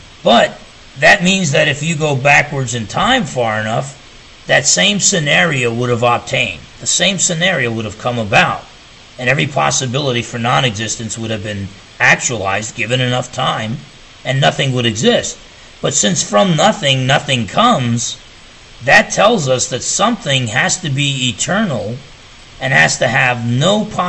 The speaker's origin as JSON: {"language": "English", "region": "New Jersey", "country": "United States", "said": "New Jersey, that's great. I'm from New Jersey myself."}